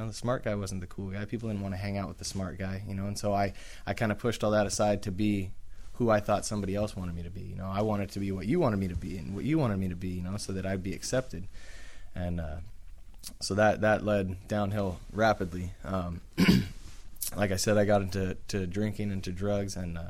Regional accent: North Carolina, United States; born there; also born or lived in Washington / Los Angeles; I was born on the East Coast in North Carolina, bounced around the country, ended up in Washington, traveled down, ended up in L.A., and that's where I resided for most of the time.

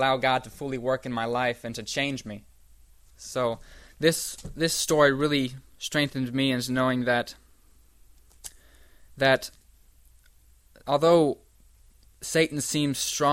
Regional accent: Colorado, United States; also born or lived in Texas; I was born in Texas, grew up in Colorado, and our tile layer gave us Doug Batchelor's New York series in 2003.

